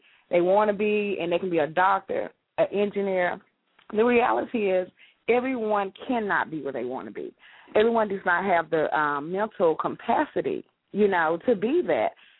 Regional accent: Memphis, Tennessee, United States; I'm from Memphis.

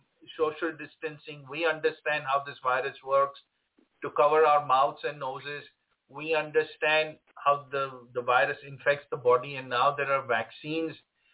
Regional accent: Mumbai, Maharashtra, India; moved away as an adult; now in United States; I was born in India. I was born in India and lived there. I grew up in Bombay, and I came to the U.S. when I was 21.

